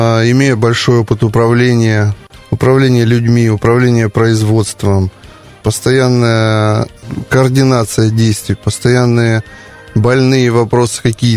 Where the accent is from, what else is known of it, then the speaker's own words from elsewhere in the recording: Berdyansk, Zaporizhzhia Oblast, Ukraine; born there; Полных 46 лет. Родился на Украине, на берегу Азовского моря, в городе Бердянске.